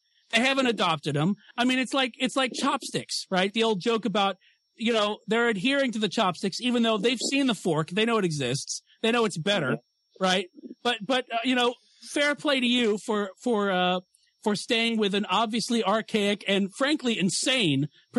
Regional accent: Alabama, United States; Yeah, I hail originally from Alabama.

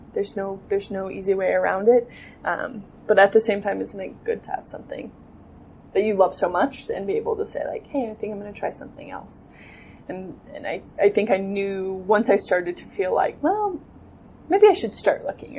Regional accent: Wyoming, United States; I love Wyoming. I'm from Wyoming. I love being home

